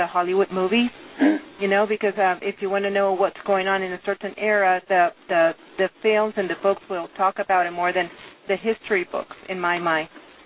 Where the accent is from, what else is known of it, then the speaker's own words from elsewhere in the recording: Venezuela; now in United States; I'm from Venezuela originally, so that's why I have it present.